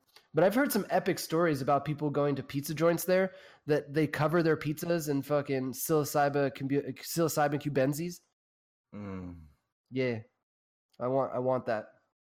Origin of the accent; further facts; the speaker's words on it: the South, United States; I grew up in the South and you didn't fucking buy mushrooms.